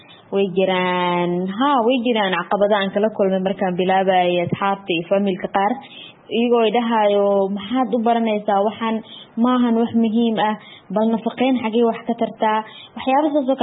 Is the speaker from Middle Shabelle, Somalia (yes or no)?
no; Mogadishu, Banaadir, Somalia; now in India; waxaan ka imaaday Soomaaliya qasatan magaalada Muqdisho Indiya waxaan imaaday 2016-kii